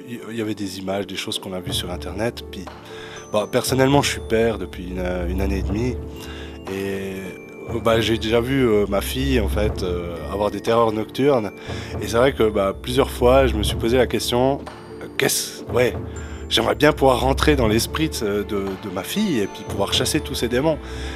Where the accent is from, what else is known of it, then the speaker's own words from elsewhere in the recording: La Neuveville, Bern, Switzerland; now in Peseux, Switzerland; Roman et moi on est frères, puis on vient de la Neuve Ville à la base